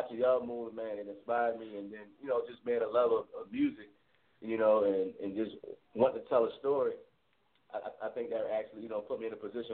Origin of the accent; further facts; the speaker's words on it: Irvington, New Jersey, United States; Growing up, you know, I'm from Irvington as well, you feel me?